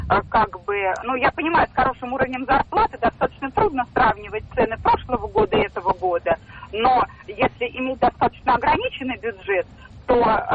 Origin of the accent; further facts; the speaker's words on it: Moscow, Russia; Я из Москвы.